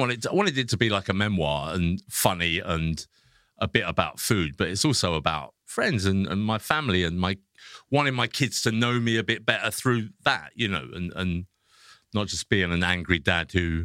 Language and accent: English; England, United Kingdom; And then he turned up at like 5 o'clock and you know, obviously being English and I made a rib of beef